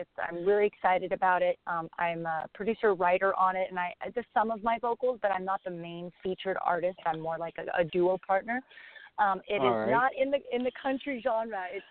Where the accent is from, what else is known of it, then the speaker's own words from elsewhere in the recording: Los Angeles, California, United States; I'm from Los Angeles, California, and I'm a songwriter and a producer, and an artist